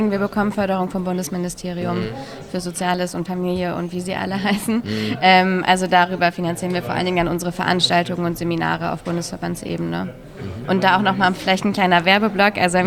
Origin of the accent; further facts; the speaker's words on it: Schleswig-Holstein, Germany; Ich bin in Dithmarschen groß geworden. Das ist an der Nordseeküste von Schleswig-Holstein.